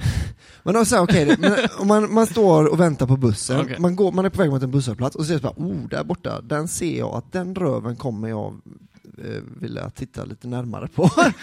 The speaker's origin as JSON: {"language": "Swedish", "country": "Sweden", "said": "och jag är svensk"}